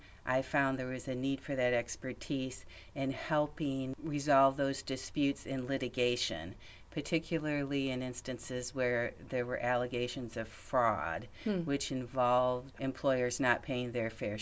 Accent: Michigan, United States; also born or lived in Fort Campbell, United States; I was born in Fort Campbell, Kentucky, when my father was in the Army, but I grew up in Michigan, the oldest of three children.

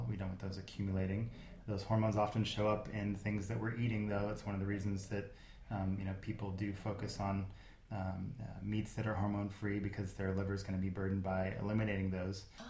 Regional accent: Seattle, Washington, United States; now in California, United States; And because I grew up in Seattle, where naturopaths are much more popular than they are here in California

